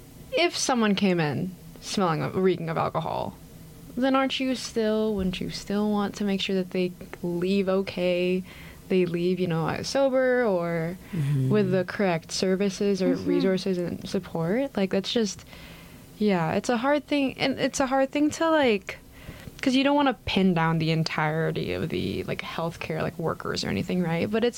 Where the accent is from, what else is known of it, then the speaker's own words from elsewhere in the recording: Philippines; now in Canada; At least I know, I'm more aware of this as like a Filipino person